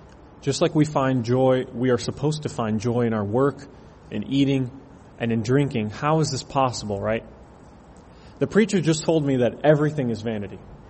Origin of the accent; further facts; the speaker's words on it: Fort Myers, Florida, United States; I'm from Florida. Florida's been making the news because hurricanes have been going crazy. And right now, in about 7 hours, Hurricane Irma is about to touch down in my home, Fort Myers, Florida.